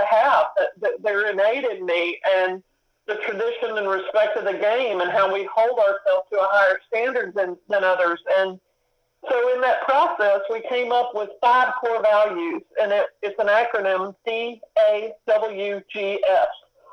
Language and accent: English; Hope, Arkansas, United States; And I grew up in Hope, Arkansas on a 9-hole golf course and played at the University of Texas.